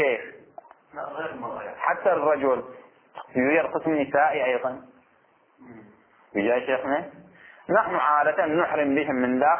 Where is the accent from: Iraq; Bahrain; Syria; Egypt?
Bahrain; عندنا في البحرين